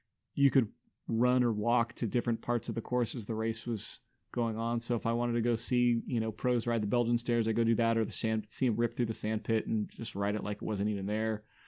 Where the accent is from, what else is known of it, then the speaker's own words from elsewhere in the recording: Reno, Nevada, United States; So for me, it was really cool to see a big time event come to my hometown.